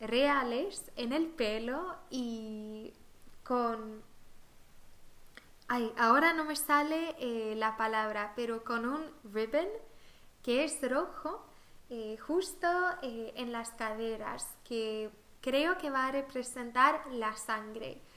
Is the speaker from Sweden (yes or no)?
yes; Sweden; Spanish is a second language; Pero bueno, como soy sueca, no sé, me gusta hablar un poco sobre mi país, mis tradiciones.